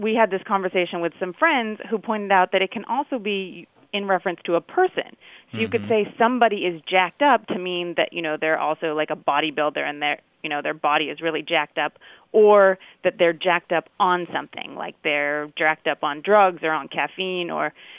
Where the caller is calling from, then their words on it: Washington, District of Columbia, United States; I'm calling from Washington, D.C.